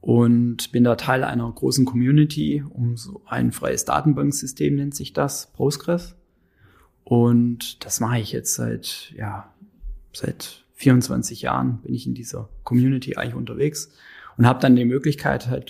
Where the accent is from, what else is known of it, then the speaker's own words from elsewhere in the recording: Baden-Württemberg, Germany; moved away as an adult; Ich bin eigentlich aus dem Süden der Republik, komme aus einem beschaulichen Dörfchen von der Ostalb in der Nähe von Aalen. Da bin ich aufgewachsen und bin dann nach dem Studium hier hergekommen, wegen der Arbeit, und bin hier geblieben bis heute. In 2006 war